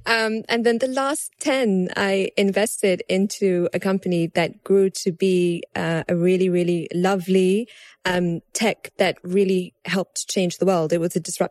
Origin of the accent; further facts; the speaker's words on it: London, United Kingdom; because I'm from London, I have an affinity with UK companies, right?